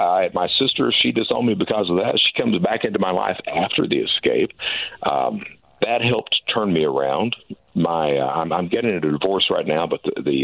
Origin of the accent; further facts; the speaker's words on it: Kentucky, United States; I'm from Kentucky. We're a close-knit family.